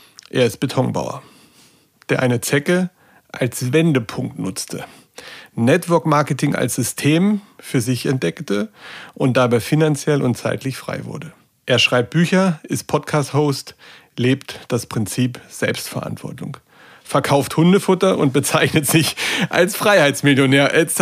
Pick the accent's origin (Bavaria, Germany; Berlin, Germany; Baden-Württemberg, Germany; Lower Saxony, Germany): Berlin, Germany; Icken, ja. Also Icke aus Berlin